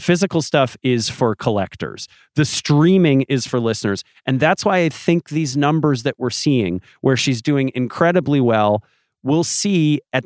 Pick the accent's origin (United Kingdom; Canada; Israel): United Kingdom; accent: British